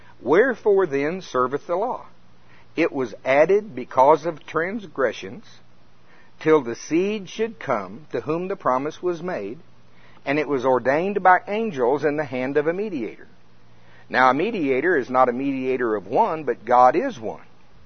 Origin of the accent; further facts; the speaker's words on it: Oklahoma, United States; I was born in the town where Oklahoma Baptist University is. That's my hometown.